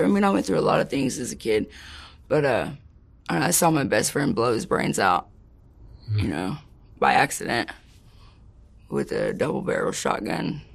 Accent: Oklahoma City, Oklahoma, United States; Oklahoma City, Oklahoma.

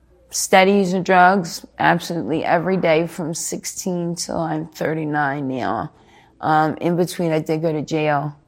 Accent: Phoenixville, Pennsylvania, United States; Originally from Phoenixville, Pennsylvania.

